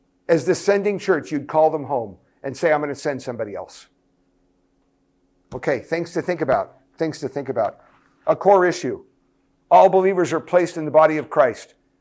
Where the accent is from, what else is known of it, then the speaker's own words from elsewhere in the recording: United States; A lot of fights in my home country, USA right now, about different skin colors.